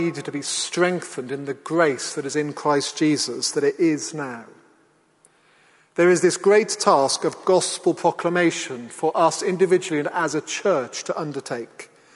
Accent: Wales, United Kingdom; When I grew up in Wales, as I got on the school bus not long out of my warm bed

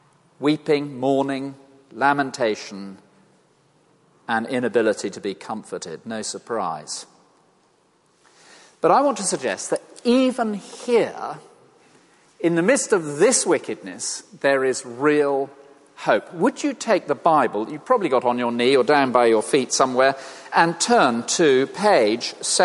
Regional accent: South West England, United Kingdom; well, I come from Devon.

